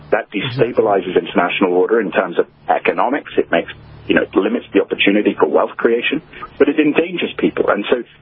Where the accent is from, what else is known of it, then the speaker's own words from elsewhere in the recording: United States; I say this as an American who grew up abroad, hence my accent